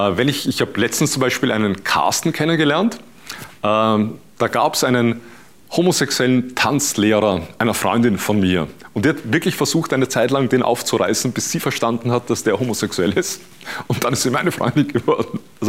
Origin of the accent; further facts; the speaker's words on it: Vienna, Austria; Hier bei uns in Wien, ich bin Wiener, wie du hörst